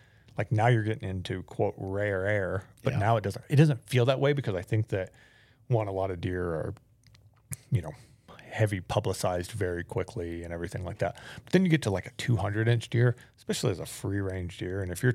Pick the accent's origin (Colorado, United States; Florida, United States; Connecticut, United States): Florida, United States; also born or lived in Georgia; I mean, I grew up in Florida and hunted Florida all my life.